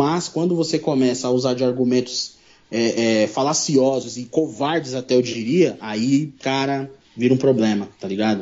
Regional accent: São Paulo, Brazil; a gente é de quebrada, cara. O Vascão é Taboão City aí, eu sou do Capão

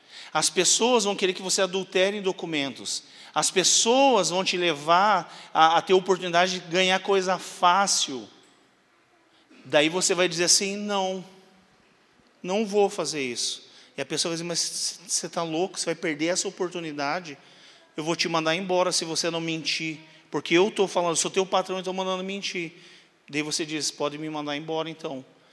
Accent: Paraná, Brazil; Eu sou lá do interior do Paraná, e quando eu era criança

